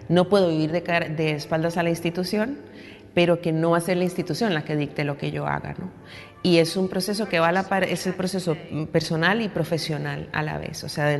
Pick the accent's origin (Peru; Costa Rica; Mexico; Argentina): Costa Rica; moved away as an adult; yo vengo de Costa Rica, inicialmente vine a estudiar, eso que nos pasa a muchas, que venimos para un par de años y nos quedamos ya casi 20